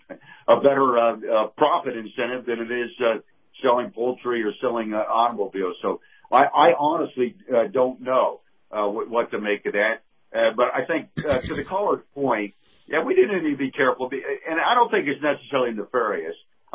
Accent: Georgia, United States; also born or lived in Kansas; I came down from Georgia, and of course, chickens are big here in Florida too, but they were huge up there in Georgia

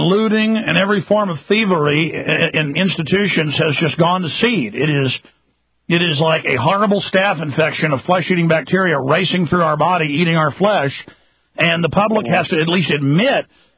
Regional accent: Southern US, United States; They also tried to stage the Civil War, and I'm from the South. I'm not bashing the South. My family was all on the Confederate side.

